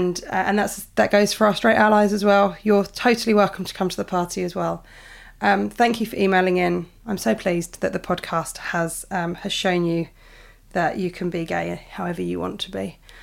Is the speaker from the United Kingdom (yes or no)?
yes; United Kingdom; I'm British